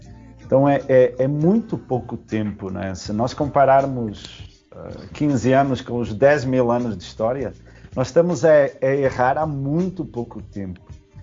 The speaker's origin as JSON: {"language": "Portuguese", "country": "Portugal", "said": "Eu trago muita comparação para Portugal, porque aquilo é o meu país de origem."}